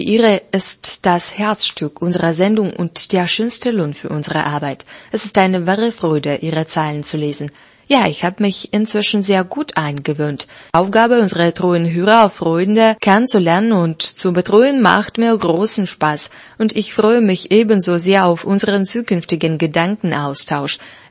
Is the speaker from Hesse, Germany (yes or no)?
no; Gera, Thuringia, Germany; born there; Wer hätte das gedacht, dass ich in meiner Geburtsstadt, die ich wie meine Hosentasche kenne, doch noch Neues entdeckt habe? Jedenfalls hat der Tag des offenen Denkmals mein Wissen über Gera erweitert.